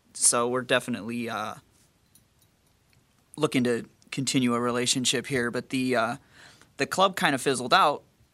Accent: Detroit, Michigan, United States; Well, when I grew up – I grew up in the Detroit area

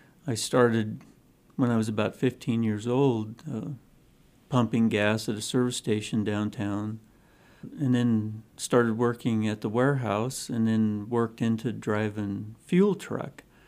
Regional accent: Sheridan, United States; Well, growing up in Sheridan, you greet somebody on the street and it's a handshake or a hug, a camaraderie.

